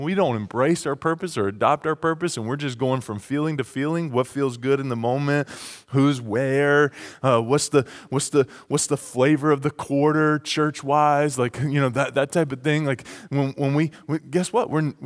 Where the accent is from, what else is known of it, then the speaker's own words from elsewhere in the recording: the South, United States; I'm from the South. You've got to remember that.